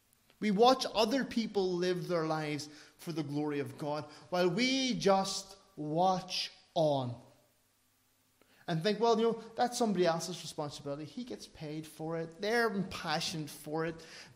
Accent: Ireland; because I'm Irish.

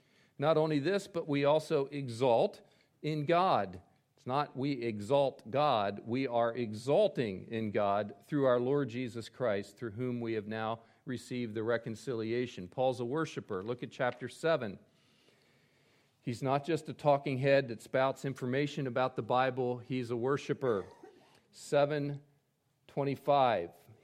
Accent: East Coast, United States; accent: East Coast; And maybe you're not hearing the difference between my U and my A there because of my East Coast accent

